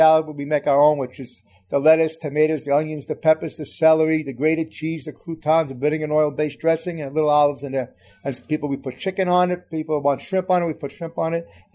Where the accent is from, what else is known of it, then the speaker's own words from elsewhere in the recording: Bronx, New York, United States; also born or lived in Manhattan; When we grew up, I grew up in Manhattan. I was born on Baxter Street, but at 5 years old, we moved up to the Bronx.